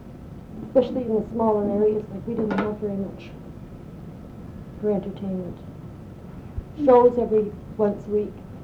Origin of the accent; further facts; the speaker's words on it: Vigor, Saskatchewan, Canada; born there; I was born in Vigor, Saskatchewan in 1944.